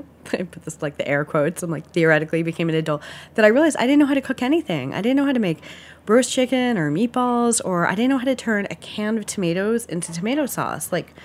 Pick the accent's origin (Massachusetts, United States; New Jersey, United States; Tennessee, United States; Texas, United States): New Jersey, United States; Somerset; now in New York City, United States; I grew up in Somerset. And it's funny because I basically meet nobody from my hometown.